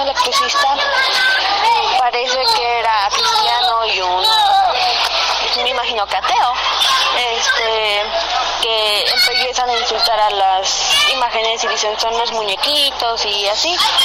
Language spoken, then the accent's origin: Spanish; Tlaxcala, Mexico; Pues acá somos de Tlaxcala